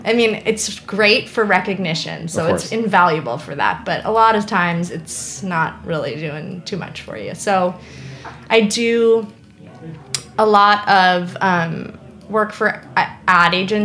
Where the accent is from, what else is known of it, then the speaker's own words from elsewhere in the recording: New York, United States; And then I was like Deli, because I'm like a New Yorker